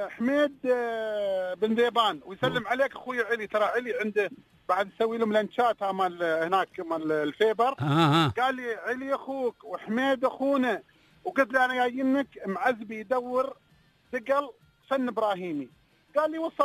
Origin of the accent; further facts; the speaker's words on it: Dubai, United Arab Emirates; عندنا في دبي